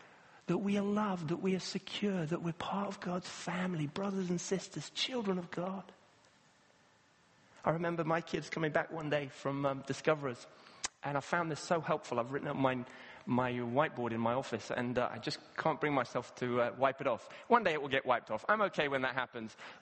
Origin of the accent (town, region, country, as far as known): Kenya; born or raised there